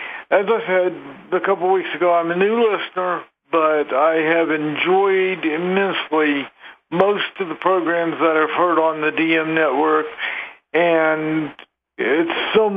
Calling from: Colorado Springs, Colorado, United States; Hey, Brian … here in Colorado Springs.

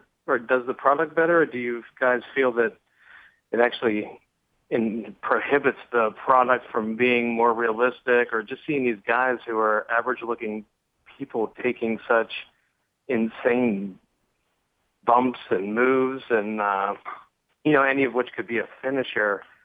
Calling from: Easton, Maryland, United States; from Easton, Maryland.

